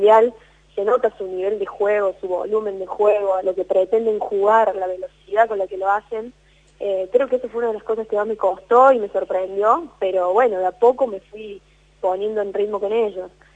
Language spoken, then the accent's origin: Spanish; Río Tercero, Córdoba, Argentina; Ahora, en este momento, estoy en mi pueblo, o sea, en Río Tercero. Uh-huh. Pude venirme al principio cuando se decretó obligatoria la cuarentena, así que estoy acá en mi casa.